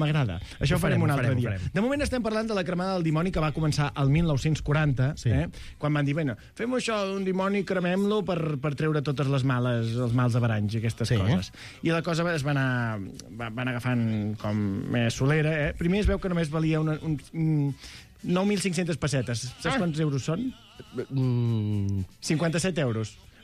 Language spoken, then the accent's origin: Catalan; Catalonia, Spain; Això ens passa als catalans, eh?